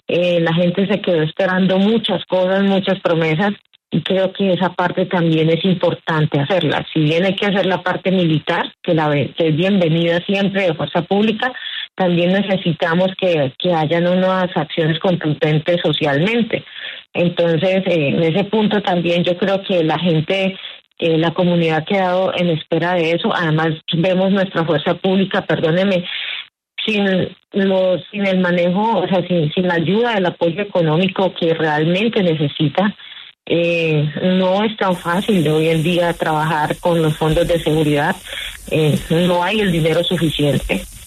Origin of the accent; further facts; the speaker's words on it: Colombia; lo digo como colombiana